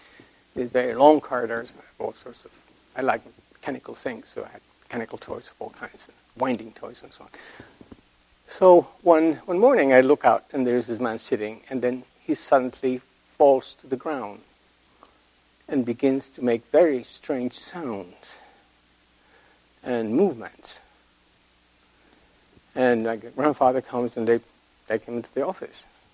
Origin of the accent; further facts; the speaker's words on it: Bogotá, Colombia; moved away as an adult; now in United States; Yes, well, I was born in Bogota, in Colombia. I studied high school, and I did medicine there, and then came to the States about 45 years ago.